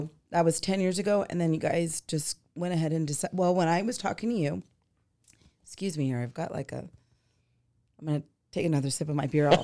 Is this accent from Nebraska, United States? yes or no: no; Oregon, United States; I mean, I grew up in Oregon, so we raised cows and lambs and pigs, and we would, you know, have them slaughtered, and we would have that on our table.